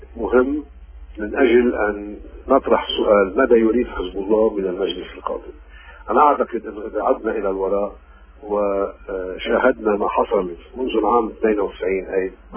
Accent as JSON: {"language": "Arabic", "country": "Lebanon", "said": "حتى هذه اللحظة لم نلمس كلبنانيين أي تقدم لأي اتجاه."}